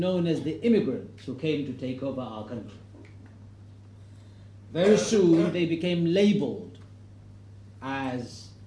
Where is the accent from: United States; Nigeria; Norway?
Norway; English is a second language; Of course, it's not every day that I come this far from Norway.